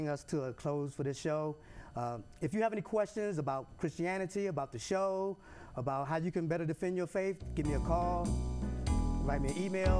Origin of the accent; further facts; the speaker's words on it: Washington, District of Columbia, United States; I'm from D.C.